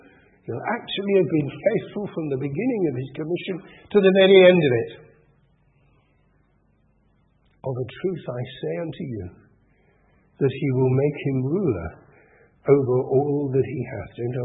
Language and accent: English; United Kingdom; Now here we are. We're British. We live in the 21st century.